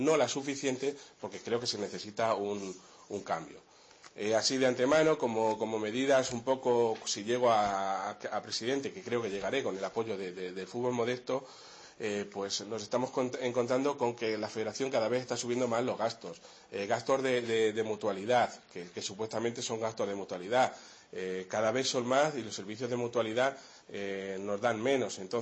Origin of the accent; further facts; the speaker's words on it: Aldea del Rey, Castilla-La Mancha, Spain; soy natural de Aldea del Rey, de un pueblo de 2.000 habitantes de la provincia de Ciudad Real